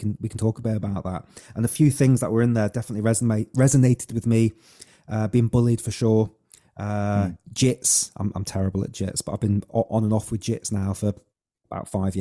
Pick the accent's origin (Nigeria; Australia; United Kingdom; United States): United Kingdom; England; So my claim to fame is I'm half Irish, but you know, I was brought up in England